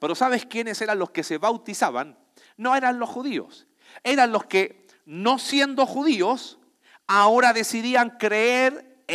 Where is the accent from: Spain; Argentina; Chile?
Chile; now in Mexico; Pues yo soy chileno, pero vivo en México y como como mexicano.